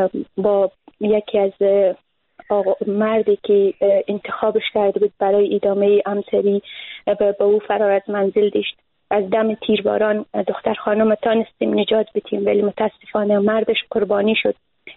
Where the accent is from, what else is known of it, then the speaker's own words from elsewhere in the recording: Afghanistan; ما زنا اوقدر به محیط افغانستان و به محیط فرهنگی کشورمان متاسفانه در دعای جنگ قربانی شده ایم